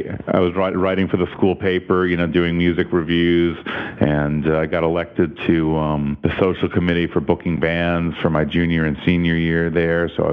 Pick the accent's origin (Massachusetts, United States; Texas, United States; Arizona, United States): Massachusetts, United States; Lexington; We were growing up in Lexington, we were still on the T. You could take the bus in from Lexington to the subway and then go into Harvard Square.